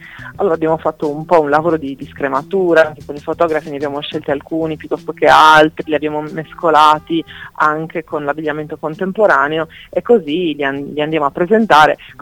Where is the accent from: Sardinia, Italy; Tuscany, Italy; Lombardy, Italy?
Sardinia, Italy; con due fotografi di moda che sono sardi anche loro